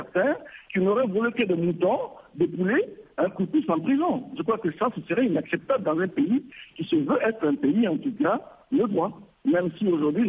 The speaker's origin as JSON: {"language": "French", "country": "Burkina Faso", "said": "il revient en tant que burkinabé. Et comme tout burkinabé, nous espérons qu'il sera appliqué les mêmes règles"}